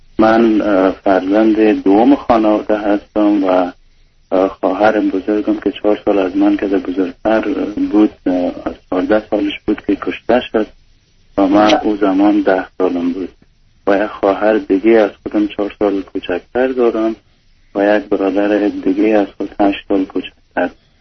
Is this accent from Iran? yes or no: no; Afghanistan; moved away as an adult; خب طبعا من از افغانستان هستم، مشکلات زیادی داشتیم از دوران طالبان و مجاهدین، دوران طفولیت ما داشتیم